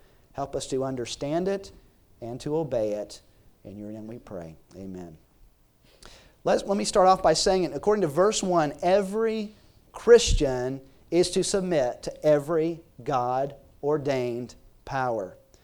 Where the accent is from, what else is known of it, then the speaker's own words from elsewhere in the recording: South Carolina, United States; And, you know, growing up in South Carolina, I have to admit, me personally